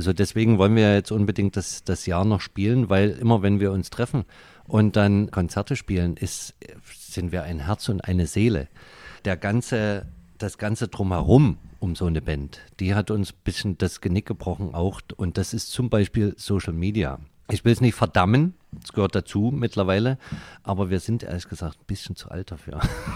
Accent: Dresden, Saxony, Germany; ich bin aus Dresden.

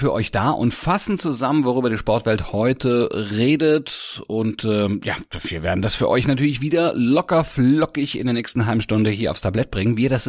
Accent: Hanau, Hesse, Germany; Ich habe in meiner Heimat in Hanau geguckt

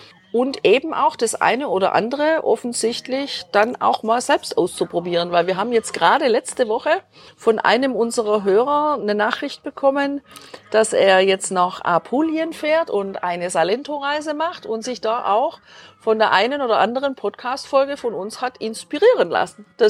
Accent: Germany; auch bei uns zu Hause in Deutschland

